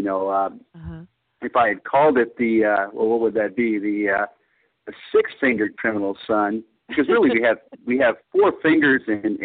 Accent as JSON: {"language": "English", "town": "Hawthorne", "region": "California", "country": "United States", "tie": "born or raised there", "said": "Well, Hawthorne was a working-class town, not far from LAX, I suppose mm-hmm. you could say, near the beach communities. Mm-hmm. It was a great, great place to grow up."}